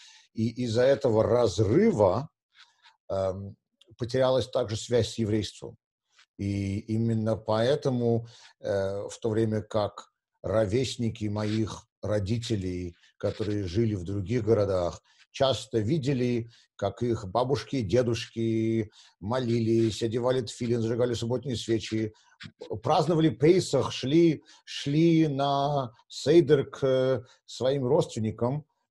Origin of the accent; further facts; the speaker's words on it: Saint Petersburg, Russia; Я извиняюсь, я все еще называю его Ленинград по привычке, потому что я приехал из Ленинграда.